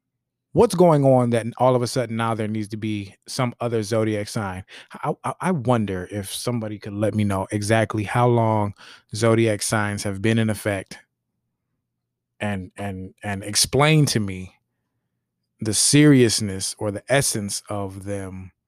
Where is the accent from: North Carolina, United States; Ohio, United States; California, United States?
Ohio, United States; Cleveland; I'm from Cleveland, and I want people to hear Cleveland speak instead of Cleveland speaking to the world.